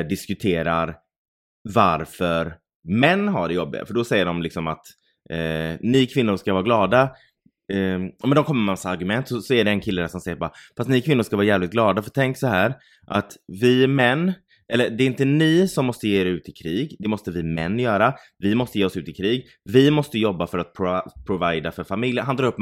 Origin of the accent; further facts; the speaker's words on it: Sweden; Det var någon taxi och vi sa att vi var från Sweden.